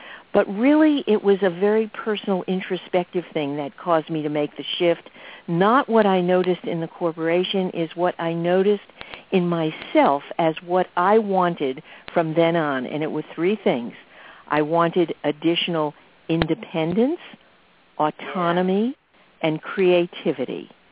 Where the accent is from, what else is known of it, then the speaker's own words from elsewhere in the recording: New York City, New York, United States; now in Dallas, United States; Well, if I have grown up at all, it would have been in New York City. But we moved to Dallas in 1970. So I'm almost more of a Texan than a New Yorker, except for the way I talk.